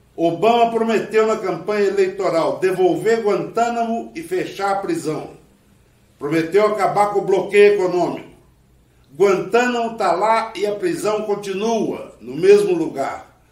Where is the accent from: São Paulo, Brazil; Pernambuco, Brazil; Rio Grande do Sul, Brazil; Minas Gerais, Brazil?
Minas Gerais, Brazil; Mariana; born there; eu sou jornalista e escritor brasileiro, nascido há 75 anos em Mariana, em Minas Gerais. E sou cubano há 50 anos.